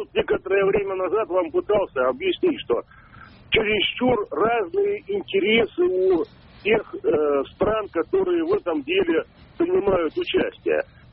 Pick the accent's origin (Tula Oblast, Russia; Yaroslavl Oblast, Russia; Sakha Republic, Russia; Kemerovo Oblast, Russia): Yaroslavl Oblast, Russia; Yaroslavl; я из Ярославля.